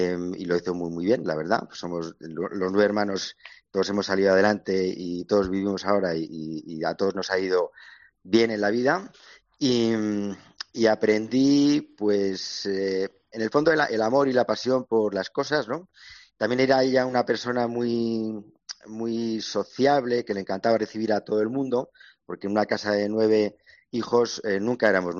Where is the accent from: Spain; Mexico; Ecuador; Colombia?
Spain; Castilla-La Mancha; now in Galicia, Spain; a lo largo del tiempo que llevo viviendo aquí, pues bueno, yo soy manchego de origen